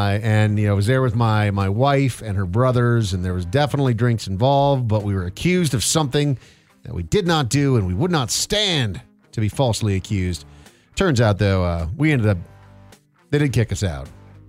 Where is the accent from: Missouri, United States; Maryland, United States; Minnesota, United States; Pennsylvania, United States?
Minnesota, United States; What really stinks is I'm a Minnesota Vikings fan. I grew up in Minnesota, and my wife's a big Seahawks fan.